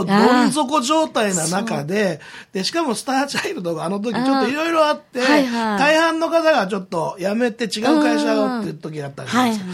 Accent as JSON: {"language": "Japanese", "town": "Yokohama", "region": "Kanagawa", "country": "Japan", "tie": "born or raised there", "said": "同じ横浜に生まれ育ってね。"}